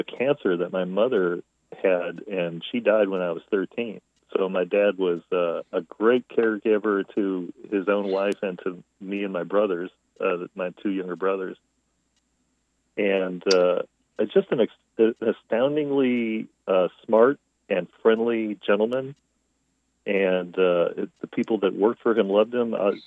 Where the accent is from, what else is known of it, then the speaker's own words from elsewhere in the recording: Liverpool, New York, United States; I grew up in a small town in the part of Syracuse, New York, called Liverpool, New York.